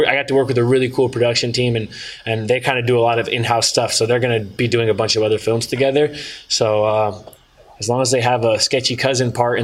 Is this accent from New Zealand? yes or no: no; California, United States; I grew up in Northern California, so like I'm very familiar with sketchy cousins who trim weed for a living.